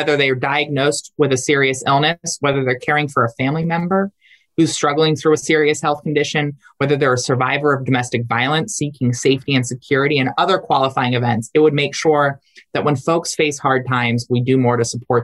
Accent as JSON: {"language": "English", "region": "Delaware", "country": "United States", "said": "Of course, you know, I'm from Delaware and, you know, I go back with Joe Biden."}